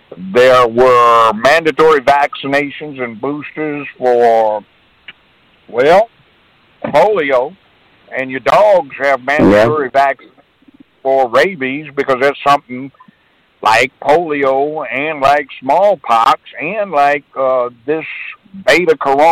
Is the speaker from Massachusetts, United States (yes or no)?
no; Los Angeles, California, United States; I'm from Los Angeles, by the way.